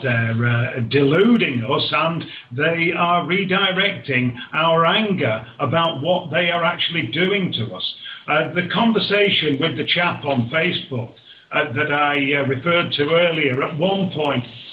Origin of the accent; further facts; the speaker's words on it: Ashton-under-Lyne, North West England, United Kingdom; I was brought up in Ashton-under-Lyne